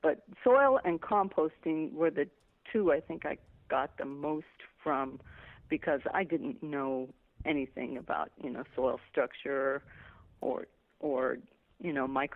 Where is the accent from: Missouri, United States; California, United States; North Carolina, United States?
California, United States; moved away as an adult; No, I grew up in Southern California.